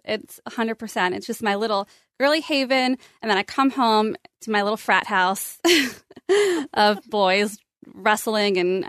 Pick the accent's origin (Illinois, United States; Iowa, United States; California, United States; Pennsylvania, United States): Pennsylvania, United States; Berwyn; Yes, I grew up in Berwyn.